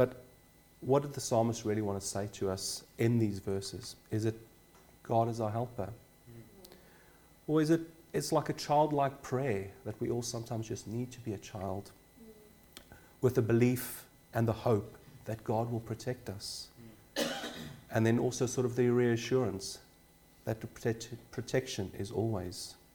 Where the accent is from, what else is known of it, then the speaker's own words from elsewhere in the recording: Pietermaritzburg, KwaZulu-Natal, South Africa; as you all know, I'm from South Africa. but I'm very privileged, and the place where I grew up is called Pietermaritzburg.